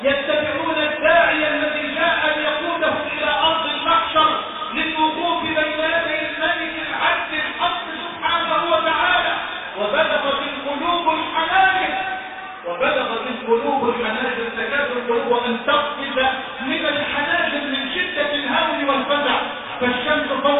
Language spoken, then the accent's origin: Arabic; Egypt